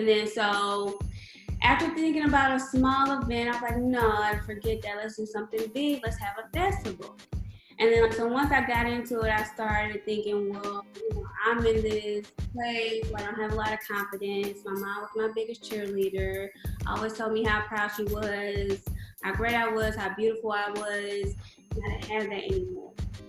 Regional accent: St. Louis, Missouri, United States; also born or lived in Los Angeles; I'm from St. Louis, born and raised.

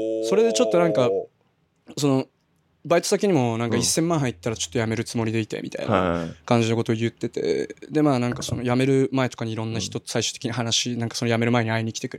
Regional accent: Aomori, Japan; 俺が青森に別にいなくても、なんか青森から来た人がこっちに来た時になんかその自分が出てきた時と同じような気持ちになると思うから

